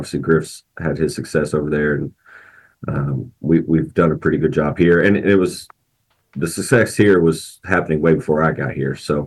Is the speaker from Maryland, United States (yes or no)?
no; Knoxville, Tennessee, United States; I'm actually from Knoxville, which is, and I still live there, but it's like 45 minutes, 50 minutes from campus here.